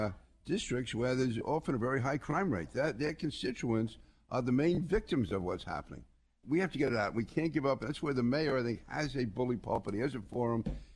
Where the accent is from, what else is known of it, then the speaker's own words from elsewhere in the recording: New York City, New York, United States; now in Nassau County, United States; I grew up in Queens, went to school in Brooklyn, worked in Manhattan. So I'm a lifelong New Yorker. I moved out to Nassau County 50 years ago, but I grew up in New York City.